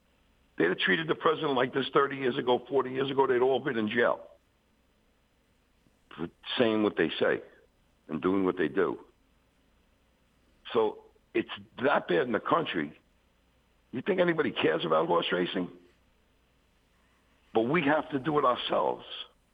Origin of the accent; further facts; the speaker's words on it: Missouri, United States; I'm from Missouri.